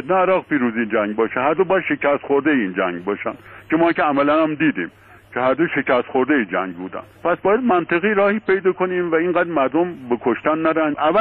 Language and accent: Persian; Iran; به عنوان یه ایرانی مسئول بالاخره من احساس مسئولیت به وطنم می‌کنم